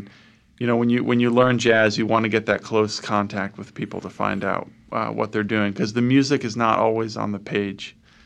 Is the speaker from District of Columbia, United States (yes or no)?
yes; Washington, District of Columbia, United States; we grew up in Washington, D.C., and we were lucky enough to have parents who knew that we were interested in jazz.